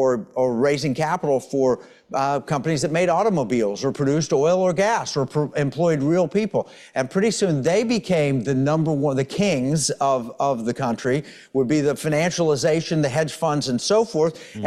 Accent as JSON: {"language": "English", "region": "Oklahoma", "country": "United States", "tie": "born or raised there", "lives_now": "Texas, United States", "said": "or I'm in Texas, or I grew up in Oklahoma on an Indian territory in Oklahoma"}